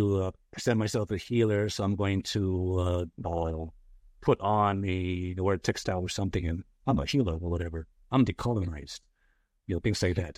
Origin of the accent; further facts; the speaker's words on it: San Diego, California, United States; also born or lived in Los Angeles / Philippines; I was born in Los Angeles, actually East LA, or what was then East LA. But then I grew up in San Diego. But then I also went to school in the Philippines.